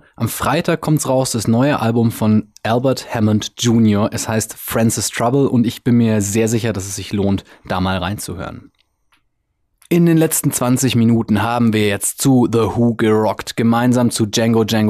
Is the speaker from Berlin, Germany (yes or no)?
yes; Berlin, Germany; aus meiner Heimatstadt Berlin